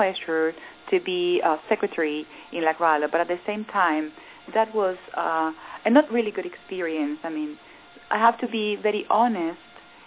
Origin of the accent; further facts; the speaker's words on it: Santiago, Santiago Metropolitan Region, Chile; I'm from Santiago de Chile, so I am very happy to be here, having finished my postgraduate courses in Edinburgh. I'm a lawyer by profession. I am from Chile.